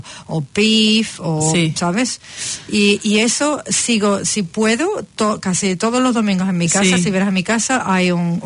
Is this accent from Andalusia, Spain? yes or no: yes; Seville, Andalusia, Spain; No sé si sabéis que mi madre es alemana. Entonces, pues, viviendo en España y nos criamos en Sevilla